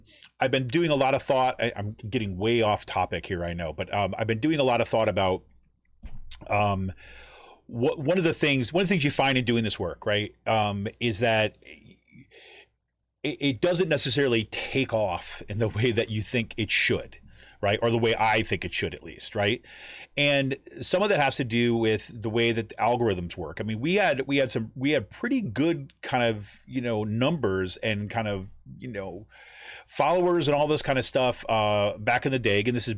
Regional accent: Utica, New York, United States; Now, I'm from New York State, right? I'm not from New York City, right? I grew up in Utica, New York.

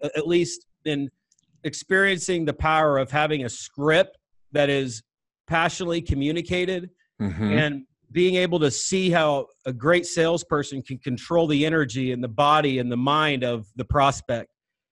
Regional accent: Missouri, United States; You know, I grew up in Northwest Missouri. I barely made it through high school.

